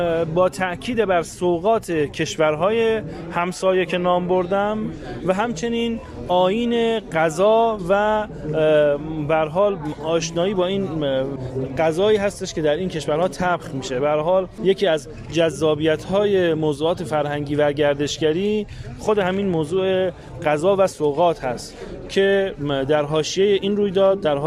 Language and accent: Persian; Mashhad, Razavi Khorasan, Iran; من به عنوان یک مشهدی خیلی از این اطلاعات رو تا حالا نداشتم